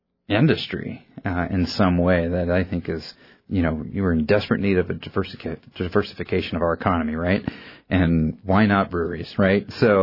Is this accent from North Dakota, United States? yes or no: no; Anchorage, Alaska, United States; You know, I grew up in Alaska. I love this state. I grew up in Anchorage, and I've lived in Juneau for nearly 20 years, visited Fairbanks a lot, been to the villages.